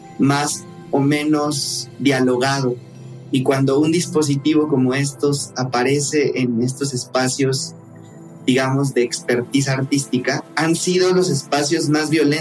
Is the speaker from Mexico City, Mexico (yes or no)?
yes; Iztapalapa, Mexico City, Mexico; fue en un tianguis de Iztapalapa, que es de donde yo soy, de donde yo vengo